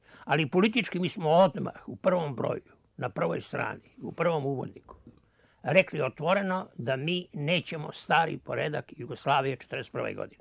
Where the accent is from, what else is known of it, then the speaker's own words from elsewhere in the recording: Serbia; Mi smo očevidno postupali kao Srbi u odbrani nacionalnih interesa.